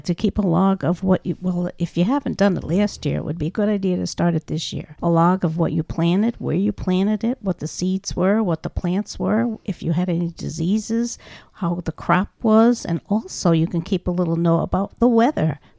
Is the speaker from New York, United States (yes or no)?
yes; New York, United States; I'm from Columbia County. I've been a Master Gardener since 2005. My father was a farmer. We had a big farm here right along the Hudson River